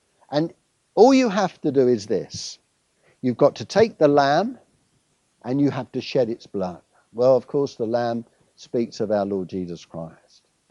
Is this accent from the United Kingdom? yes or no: yes; London, United Kingdom; I'm English. I was born in London, born and bred in London, mate.